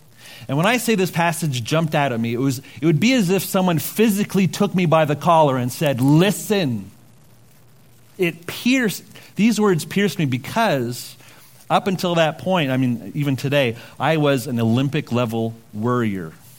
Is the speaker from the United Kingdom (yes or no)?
no; Montreal, Quebec, Canada; So I never even thought there was a person called God, and I never heard the name of Jesus. This is growing up in Montreal, except as a swear word. This is growing up in Montreal.